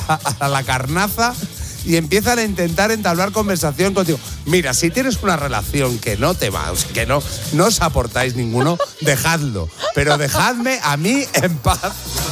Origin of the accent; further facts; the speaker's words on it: Salamanca, Castile and León, Spain; Bueno, a ver, yo soy de Salamanca.